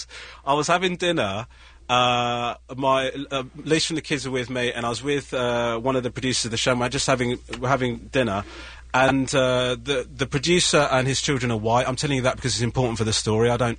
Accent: Sri Lanka; I'm from Sri Lanka, yeah. Mm-hmm. My family originally Hindu.

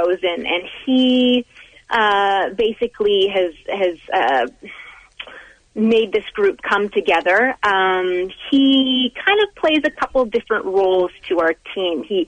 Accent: Vancouver, British Columbia, Canada; I come from originally from Vancouver, B.C. in Canada

